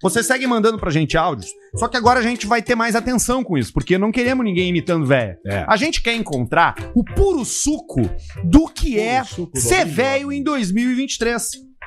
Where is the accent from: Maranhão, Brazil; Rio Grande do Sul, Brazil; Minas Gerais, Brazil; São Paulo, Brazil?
Rio Grande do Sul, Brazil; Santa Vitória do Palmar; na Praça Central de Santa Vitória do Palmar, minha cidade natal.